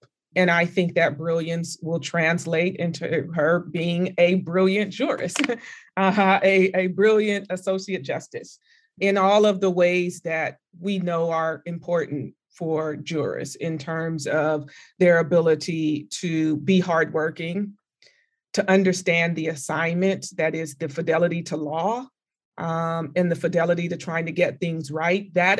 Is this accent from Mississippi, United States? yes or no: no; California, United States; I'm from California, you're from Miami.